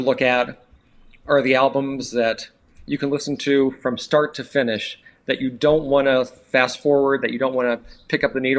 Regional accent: Canton, Ohio, United States; Yeah, so I was like growing up in Canton, Ohio, but going up to Akron, Ohio, like every single night

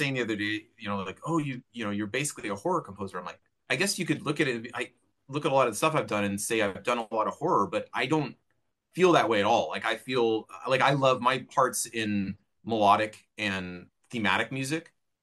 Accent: Monterey, California, United States; So I grew up in Monterey, where Monterey Jazz Festival is a huge thing

